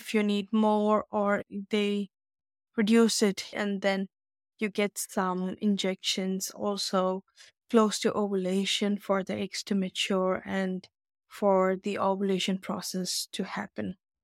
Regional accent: Tamil Nadu, India; I am born and raised in India, Tamil Nadu. I'm raised with Christian Pentecostal faith.

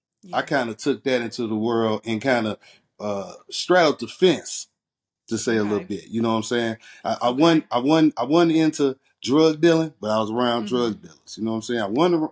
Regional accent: Chicago, Illinois, United States; And we grew up in Chicago. I started out, I was raised and born in Chicago. So we was around family, surrounded by family.

